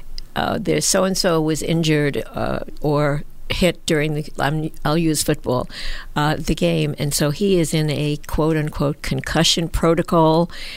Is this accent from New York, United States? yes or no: yes; New York, United States; let's say I'm a Yankee fan, let's say, because I grew up in New York